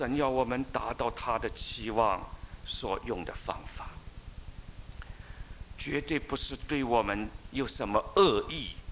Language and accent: Chinese; China; 我们从中国来的，我们都喜欢用中国那套老办法。